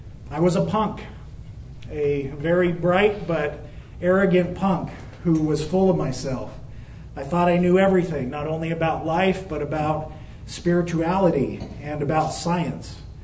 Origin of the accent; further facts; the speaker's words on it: Hollywood, California, United States; born there; You see, I was born in Hollywood.